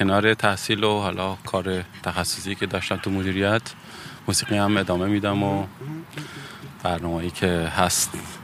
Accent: Shiraz, Fars, Iran; now in Germany; از ایران میام، خطا زبونم فارسیه، از شهر شیراز. تقریبا 7 ساله که آلمانم، اینجا دانشجو بودم، مستر فسیلیتی منیجمنت خوندم

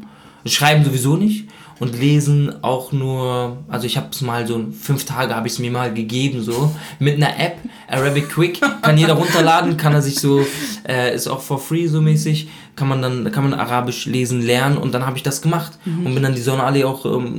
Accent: South Lebanon, Lebanon; Und wir kommen aus dem Süden.

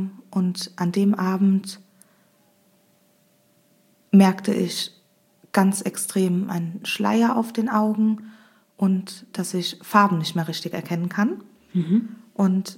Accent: Hömberg, Rhineland-Palatinate, Germany; ich komme aus Hömberg und bin 31 Jahre alt.

